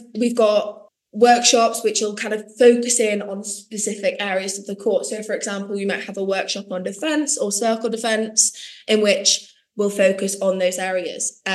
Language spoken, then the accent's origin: English; North East England, United Kingdom; As I said, like I grew up in the Northeast, and I think I just got that really strong connection to the Northeast.